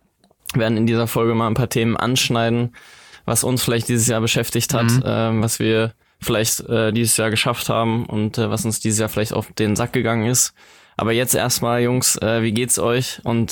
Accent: Giessen, Hesse, Germany; Ich bin immer noch hier in Gießen, in meiner Heimat, wo ich geboren bin

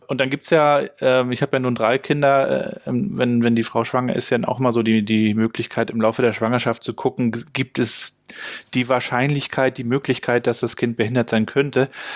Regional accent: East Germany, Germany; Ich bin ja in der DDR aufgewachsen

